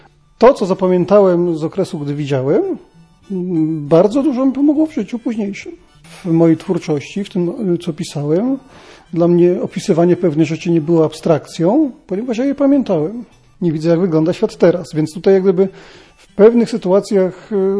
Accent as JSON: {"language": "Polish", "town": "Głuchołazy", "region": "Opole Voivodeship", "country": "Poland", "also_born_or_lived": "Toruń", "said": "Ja przeprowadziłem się tutaj z Torunia, a pochodzę w ogóle z Głuchołaz, więc z drugiego końca Polski."}